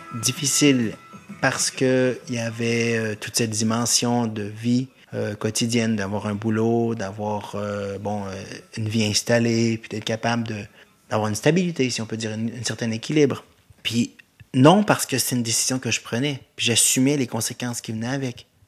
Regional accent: Rimouski, Quebec, Canada; moved away as an adult; now in Switzerland; je viens du Québec, de la région de Rimouski. Je suis ici en Suisse depuis octobre 2003

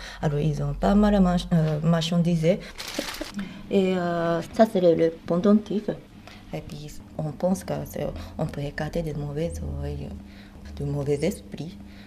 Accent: Japan; now in Corcelles, Switzerland; je viens du Japon. J'habite à Kozel depuis 11 ans

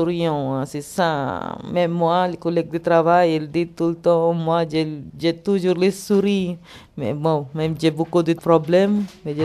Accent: Philippines; French is a second language; moved away as an adult; now in Switzerland; est chez nous aux Philippines, on va adapter

